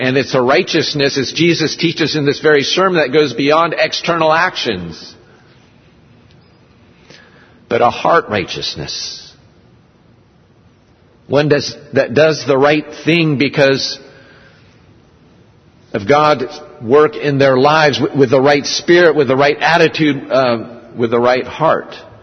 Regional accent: United States; born there; I'd say, "Well, I was born in America, but my parents immigrated from South Korea."

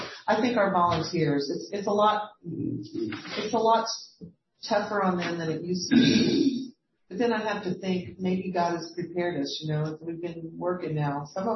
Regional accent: El Paso, Texas, United States; now in Birmingham, United States; I'm not from here. I'm from El Paso, Texas.

